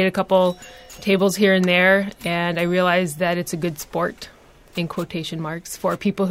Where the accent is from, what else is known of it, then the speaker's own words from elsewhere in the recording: Texas, United States; I grew up in Texas, so not as close to the pinball manufacturing mecca of Chicago